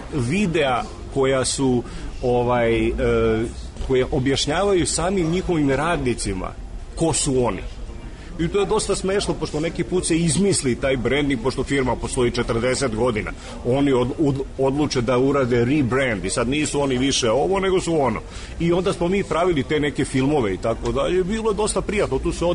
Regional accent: Belgrade, Serbia; izgleda da sam ja, ako ne Srbijan, ono makar Beograđanin sigurno. Uvek sam se osjećao kao Beograđanin mnogo više nego kao, na primjer, Jugosloven ili bilo šta. Ili Srbin ili bilo šta.

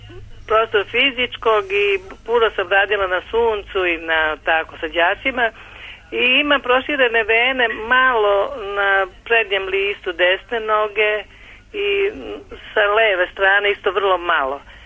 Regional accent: Stara Pazova, Vojvodina, Serbia; Iz Stare Pazove.

